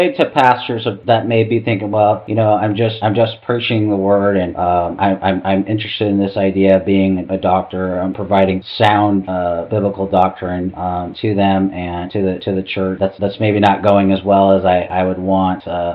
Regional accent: Seattle, Washington, United States; And I can say, growing up in Seattle, I saw that firsthand

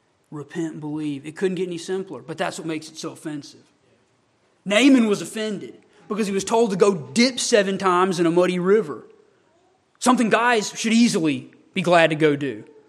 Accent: Homewood, United States; we had that verse on our hot water heater in our house I grew up in Homewood.

